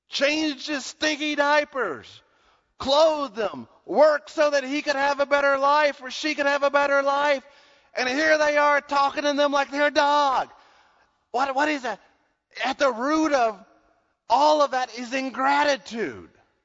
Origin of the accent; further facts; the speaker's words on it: United States; born there; I've been blessed because I was born in America.